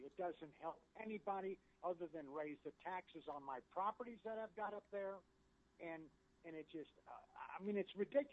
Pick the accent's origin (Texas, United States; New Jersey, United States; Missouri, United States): Texas, United States; Dallas; moved away as an adult; now in Bell County, United States; Look, I'm originally from Dallas. I just moved down here 3 years ago. I built me a house down here on my land down here in Bell County.